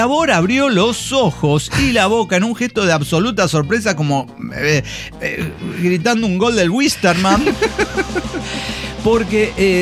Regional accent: Mexico City, Mexico; now in Bolivia; como buen chilango chingativo

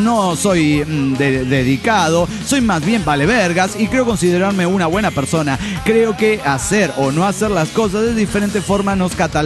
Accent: Mexico; Siempre que llego a México me cargo de buena vibra, no solo porque es mi tierra

